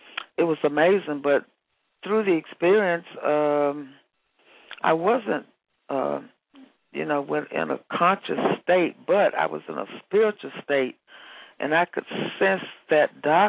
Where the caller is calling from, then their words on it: Dallas, Texas, United States; I'm calling from Dallas, Texas.